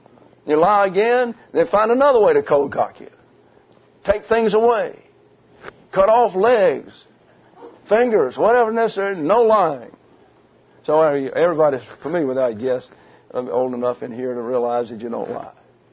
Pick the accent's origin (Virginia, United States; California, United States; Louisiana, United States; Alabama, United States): Alabama, United States; Troy; Had a square in my hometown over in Troy, Alabama.